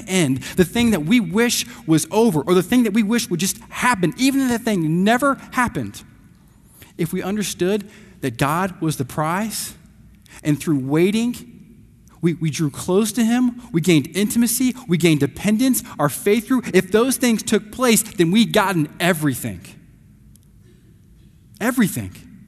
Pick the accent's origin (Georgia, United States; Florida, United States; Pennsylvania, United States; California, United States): Georgia, United States; Atlanta; Growing up in Atlanta, I lived really close to Six Flags Over Georgia.